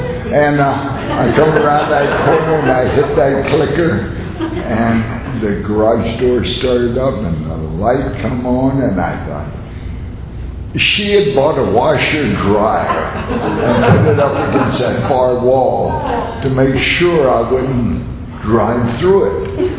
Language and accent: English; Savannah, Georgia, United States; I was born and raised Southern Baptist in Savannah, Georgia, just across the road over here.